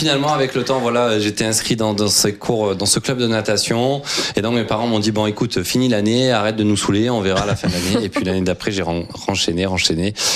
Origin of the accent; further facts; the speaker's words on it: Aubagne, Provence-Alpes-Côte d'Azur, France; born there; du côté de Aubagne, là où je suis né, c'est ma ville natale, à côté de Marseille.